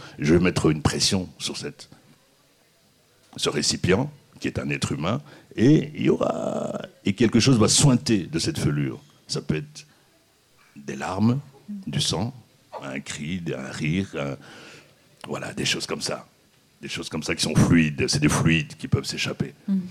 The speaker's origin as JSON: {"language": "French", "country": "DR Congo", "said": "Et j'ai pris le Maroc, moi, en tant que Congolais."}